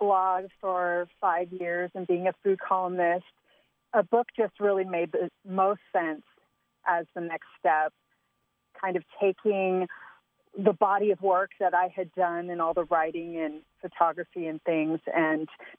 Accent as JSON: {"language": "English", "region": "California", "country": "United States", "tie": "born or raised there", "said": "because I grew up in California and I have those kind of sensibilities that I bring to the table"}